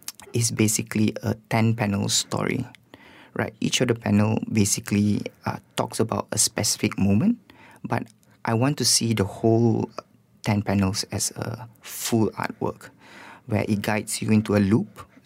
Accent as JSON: {"language": "English", "country": "Malaysia", "said": "As a Malaysian artist"}